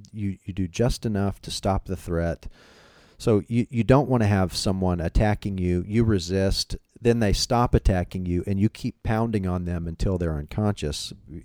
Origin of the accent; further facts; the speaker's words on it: Texas, United States; born or raised there